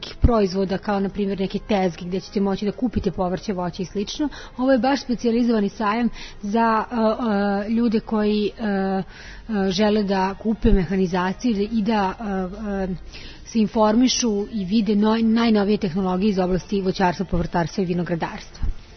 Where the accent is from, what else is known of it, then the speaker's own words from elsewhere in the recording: Serbia; I to je negde i cilj da mi kao Srbi izvozimo gotove proizvode, jer ćemo više zaraditi, mislim, to je neminovno.